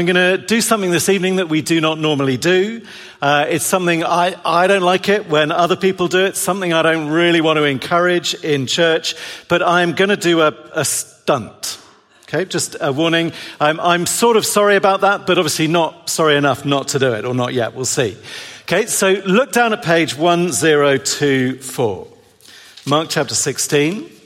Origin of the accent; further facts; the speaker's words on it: England, United Kingdom; I'm English, so are many of you.